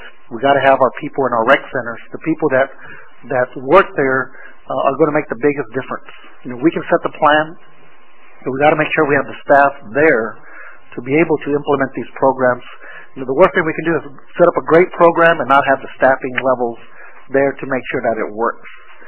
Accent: Dallas, Texas, United States; I will tell you that as a child growing up in West Dallas, I didn't go to the center, and it was only two blocks away

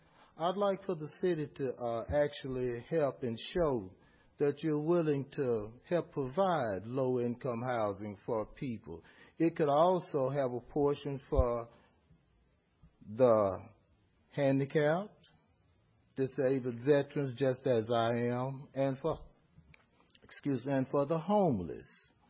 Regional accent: Dallas, Texas, United States; I grew up in West Dallas projects. I'm 71 years old. I've lived here.

